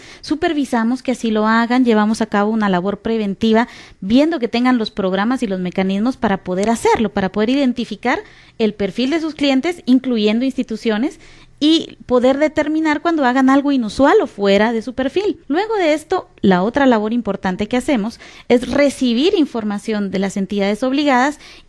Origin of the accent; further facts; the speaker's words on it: Guatemala; vale la pena que como guatemaltecos nosotros aceptemos el tener que dar información